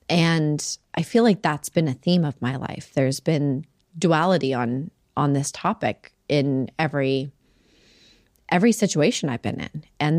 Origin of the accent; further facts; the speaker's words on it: Salt Lake City, Utah, United States; I've watched over the years, women I grew up with in Salt Lake City